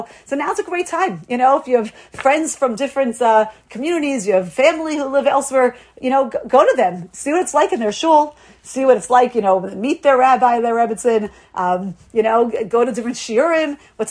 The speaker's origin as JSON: {"language": "English", "town": "Lawrence", "country": "United States", "tie": "born or raised there", "lives_now": "Boca Raton, United States", "said": "when I grew up in Lawrence, and it was very homogeneous when I was growing up."}